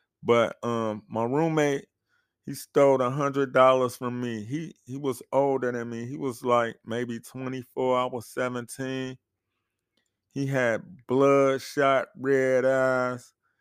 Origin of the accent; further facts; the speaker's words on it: Chicago, Illinois, United States; So I didn't go to a state school. I'm from Chicago.